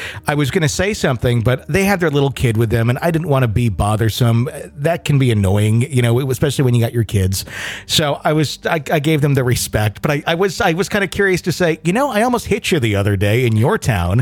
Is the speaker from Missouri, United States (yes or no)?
yes; Branson, Missouri, United States; Where are you from? And I said, Branson. They're like, where is that? So it's in Missouri.